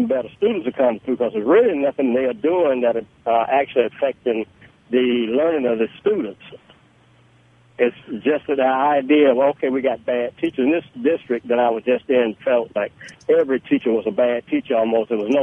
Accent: South Carolina, United States; I'm from South Carolina.

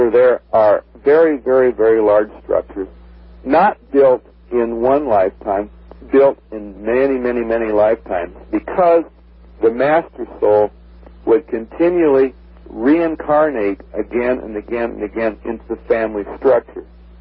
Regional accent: United States

